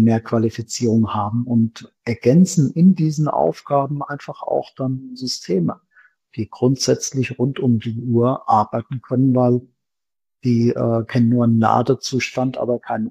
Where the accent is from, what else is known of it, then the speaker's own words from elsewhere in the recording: Fulda, Hesse, Germany; Das kennen wir hier auf dem flachen Land weniger bei uns in Fulda.